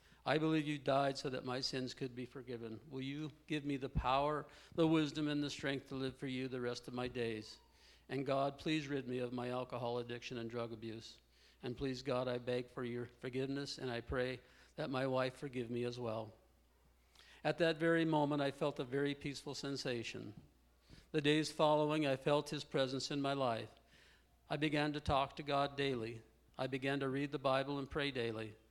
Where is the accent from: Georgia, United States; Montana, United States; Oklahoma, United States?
Montana, United States; Missoula; I grew up in Missoula, Montana, and at a very young age, I became involved with drugs and alcohol.